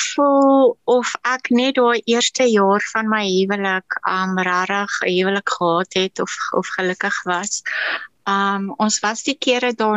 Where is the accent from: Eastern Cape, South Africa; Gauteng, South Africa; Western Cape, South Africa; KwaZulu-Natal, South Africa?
KwaZulu-Natal, South Africa; born there; ek is in Natal gebore. Ek was een van 5 kinders